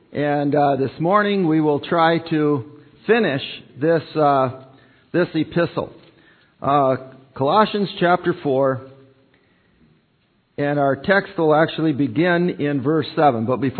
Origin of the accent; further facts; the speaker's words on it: Minnesota, United States; I come from the Iron Range, and the Iron Range, Hibbing was the hotshot city.